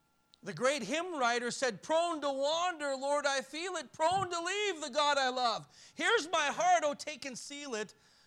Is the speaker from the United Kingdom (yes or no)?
no; Canada; Being a Canadian, we're naturally born with a sense of entitlement and privilege.